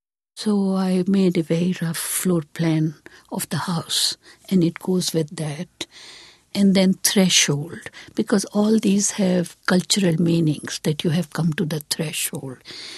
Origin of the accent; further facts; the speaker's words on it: Aligarh, Uttar Pradesh, India; born there; English is a second language; moved away as an adult; I was born in Aligarh, a small university town 80 miles south of Delhi. In 1975, I moved to New York. I was on the road for 20 years before I came here.